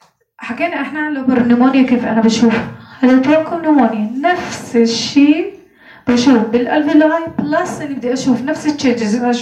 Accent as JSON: {"language": "Arabic", "country": "Jordan", "said": "تمام، بس احنا عندنا بالاردن مش كثير يعني، لسه ما اشتغلوا هالاشياء."}